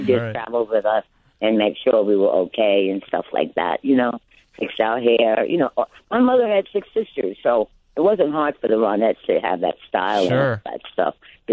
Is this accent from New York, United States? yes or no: yes; New York City, New York, United States; You know, I'm from Spanish Harlem, and I grew up with Puerto Rican girls and the Spanish girls and the black girls